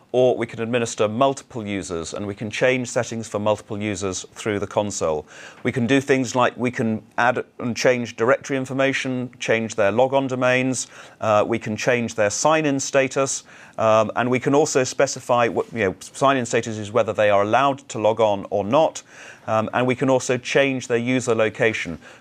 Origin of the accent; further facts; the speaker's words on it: United Kingdom; was in the United Kingdom when I set this account up. And by the way, if you're having trouble with my accent, I'm sorry about that, but that is where I'm originally from.